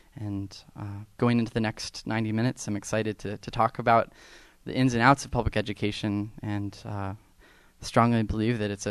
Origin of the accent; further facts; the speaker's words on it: Sitka, Alaska, United States; I'm a proud product of public education, as all three of us are growing up in Sitka.